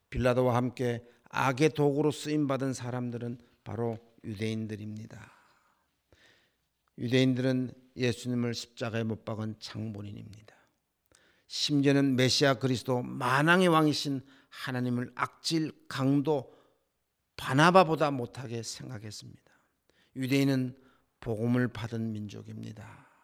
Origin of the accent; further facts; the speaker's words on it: South Korea; now in United States; 우리는 미국에 살지만 우리는 한국 사람들입니다. 우리 아이들도 한국 사람입니다.